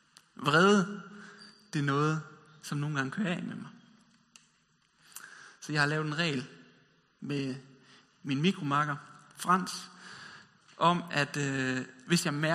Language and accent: Danish; West Jutland, Denmark; det som man i Vestjylland, der hvor jeg kommer fra, vil kalde